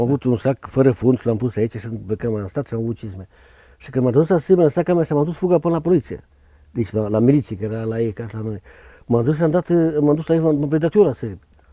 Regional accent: Pescari, Caraș-Severin, Romania; eu am crescut unde stau, la Pescari sau Coronin

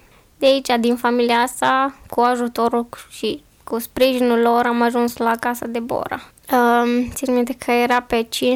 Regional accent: Timișoara, Timiș County, Romania; Am crescut în Timișoara.

